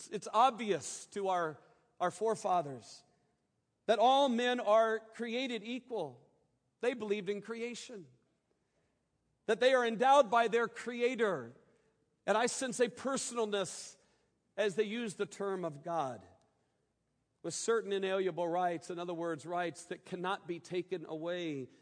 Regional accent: United States; So as an American in my earthly citizenship, I am proud to be an American.

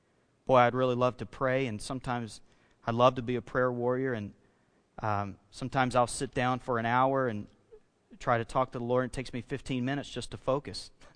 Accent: Alabama, United States; I grew up on the Gulf Coast down in Alabama. I've been through my fair share of hurricanes.

